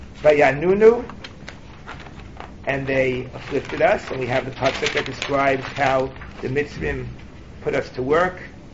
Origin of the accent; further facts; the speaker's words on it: New York City, New York, United States; I remember growing up in the Lower East Side, I used to see Rosh Hashanah going to Tashkach on the river, the East River Drive.